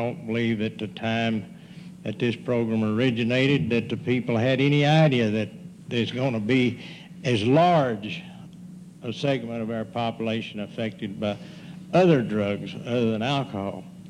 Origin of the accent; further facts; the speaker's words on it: Moab, Utah, United States; I come from Moab.